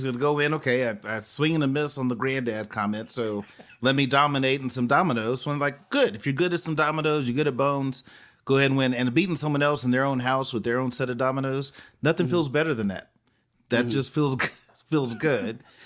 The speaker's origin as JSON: {"language": "English", "region": "Mississippi", "country": "United States", "said": "But it was just, I'm from Mississippi."}